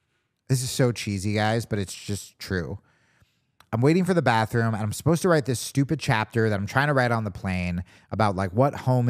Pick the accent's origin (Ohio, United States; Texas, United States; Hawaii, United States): Hawaii, United States; I was just like, you know, I'm Hawaiian.